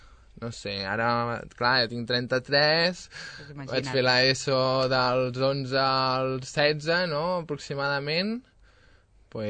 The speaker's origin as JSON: {"language": "Catalan", "town": "Sabadell", "region": "Catalonia", "country": "Spain", "tie": "born or raised there", "also_born_or_lived": "Barcelona / Monistrol de Calders", "said": "jo vaig néixer a Barcelona, però es pot dir que soc de Sabadell de tota la vida, i la meva infantesa la vaig passar al poble Monistrol de Calders, que els meus avis tenien una casa per part de mare"}